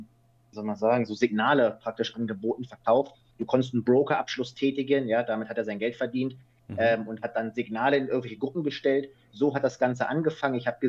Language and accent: German; Ratzeburg, Schleswig-Holstein, Germany; born there; Ich komme gebürtig aus Norddeutschland, aus Ratzeburg, einer kleinen Stadt.